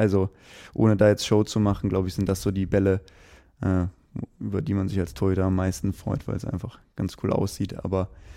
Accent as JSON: {"language": "German", "town": "Aachen", "region": "North Rhine-Westphalia", "country": "Germany", "tie": "born there", "said": "Ich komme selbst ja gebürtig aus Aachen, das passt so ungefähr."}